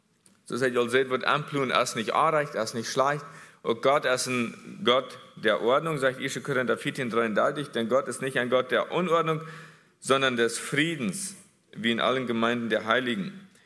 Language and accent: German; Bolivia; German is a second language; weil wir wollen, wo damit diese Frühstall bei uns in Bolivia, viele von den sind von dort hier, vielleicht sogar der Halft, weiß ich nicht.